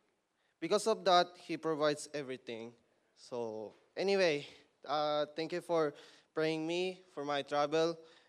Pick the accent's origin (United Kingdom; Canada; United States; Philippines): Philippines; English is a second language; now in Japan; from Philippines.